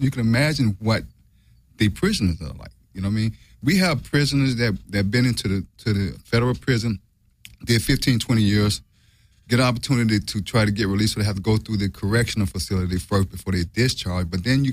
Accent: Memphis, Tennessee, United States; I'm from Tennessee, Memphis, Tennessee. I grew up in a project.

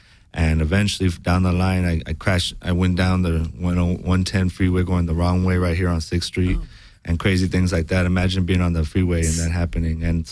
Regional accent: Santa Rosa, California, United States; also born or lived in Oxnard; I was born in Oxnard, California, where they worked the strawberry strikes, and then I grew up in Santa Rosa, California, where they organized in the grapes and unions there.

